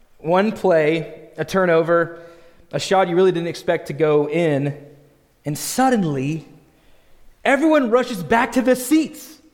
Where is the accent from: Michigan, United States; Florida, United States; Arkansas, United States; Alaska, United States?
Arkansas, United States; as we're new Kansans here, we're not Arkansans, we just lost two letters. That's all. We're from Arkansas. It's not your Kansas, it's our Kansas.